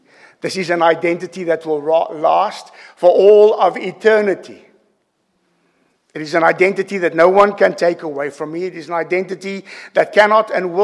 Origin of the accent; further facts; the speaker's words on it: South Africa; moved away; my earthly identity as a South African. Now, I've been here in this country for a quarter of a century, and I'm still South African. I'm a son of Africa, and I'm proud of it. And it cannot change, it will not change. It is where I'm from.